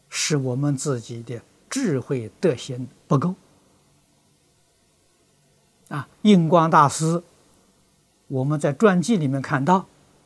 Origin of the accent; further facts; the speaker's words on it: China; 我们中国人过去称皇帝为天子